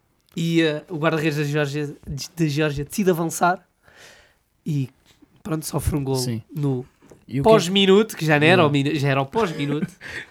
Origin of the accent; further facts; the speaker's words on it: Portugal; Sofri, se calhar, como português.